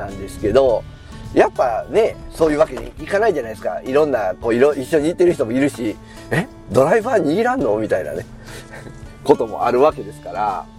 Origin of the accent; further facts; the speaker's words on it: Tokushima, Japan; 当時はね、僕は徳島県なんですけど